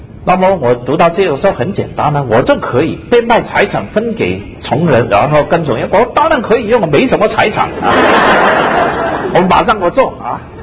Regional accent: China; 因为我觉得还是很难信基督教的，说洋教，我是中国人的，还是总是很多隔阂

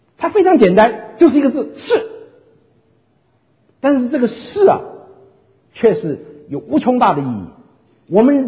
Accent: China; 果然我们中国人完全就我们从生下来我就晓得这个字怎么发音的

